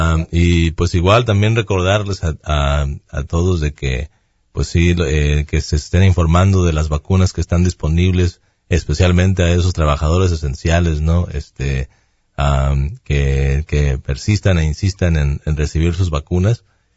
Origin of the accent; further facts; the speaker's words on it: Mexico; Siendo latino, siendo mexicano, no uno sabe ahí cómo ahí verbiar para seguir.